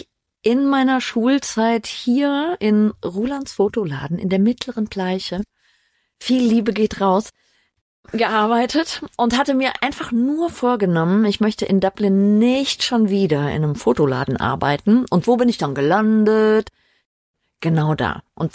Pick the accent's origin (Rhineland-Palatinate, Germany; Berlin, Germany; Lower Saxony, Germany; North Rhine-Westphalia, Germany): Rhineland-Palatinate, Germany; Saulheim; Groß geworden bin ich in Saulheim. Okay. Zur Schule gegangen in Alzey. Und studiert habe ich dann in Mainz. Aber ich bin tatsächlich Dorfkind, also Saulheim.